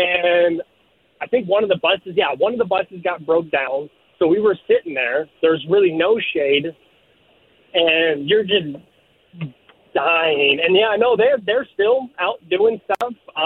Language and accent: English; United States; You know, I'm originally from the Washington area, so I'm used to maybe maxing out at 80, 90 degrees for like a week.